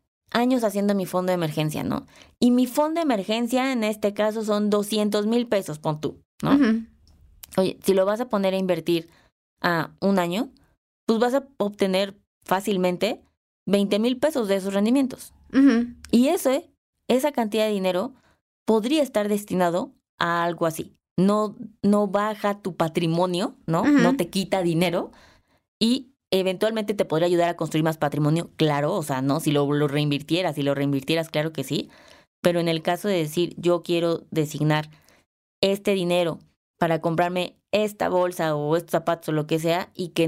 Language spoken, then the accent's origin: Spanish; Mexico; yo no soy europea, soy mexicana.